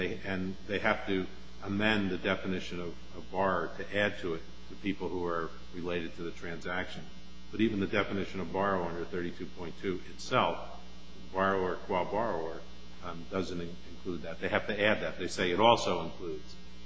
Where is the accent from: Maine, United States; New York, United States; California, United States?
California, United States; I'm from Southern California, so they all go to Mexico.